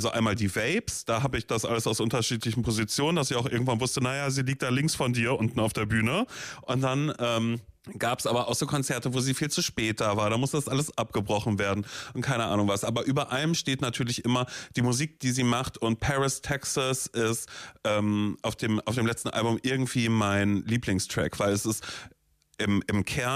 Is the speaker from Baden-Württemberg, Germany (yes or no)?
no; Mecklenburg-Vorpommern, Germany; also born or lived in Coesfeld; Ich komme gebürtig aus NRW, also aus Münsterland, aus Coesfeld. Dann sind meine Eltern aber nach Mecklenburg-Vorpommern gezogen, als ich so 8 war.